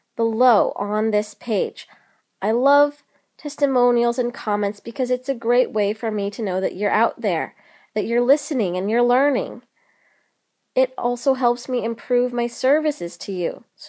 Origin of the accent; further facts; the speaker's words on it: Seattle, Washington, United States; I am going to the Great Emerald City, my hometown of Seattle